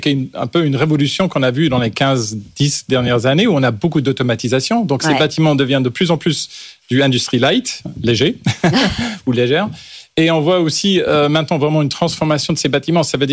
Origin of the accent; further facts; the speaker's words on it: United States; French is a second language; en tant qu'Américain, je ne vais pas essayer d'utiliser des mots anglais.